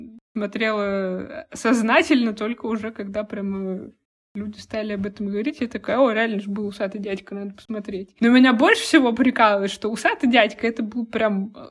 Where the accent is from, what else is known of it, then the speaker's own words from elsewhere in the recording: Aldan, Sakha Republic, Russia; в 90-х администрацию моего родного города Алдана захватывали свидетели Иеговы.